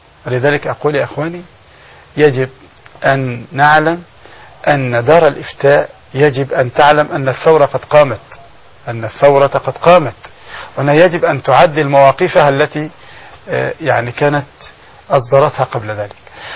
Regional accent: Egypt; نحن عندنا في مصر

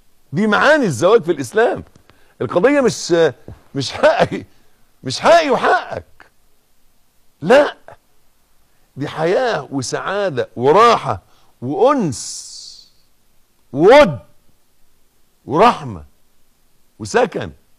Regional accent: Egypt; يبدو الوضع عندنا في مصر، وأنا بتكلم على اللي أعرفه، يبدو أنها بقت من المهر

